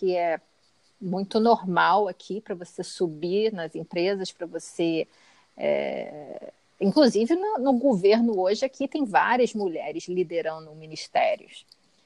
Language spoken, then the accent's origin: Portuguese; Rio de Janeiro, Brazil; Ah, eu sou do Rio, né?